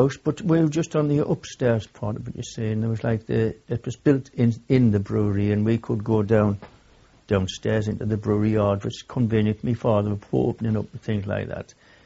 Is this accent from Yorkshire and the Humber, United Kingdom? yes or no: no; Sunderland, North East England, United Kingdom; I was born in Sunderland, Woodbine Street, in Hendon, in Sunderland.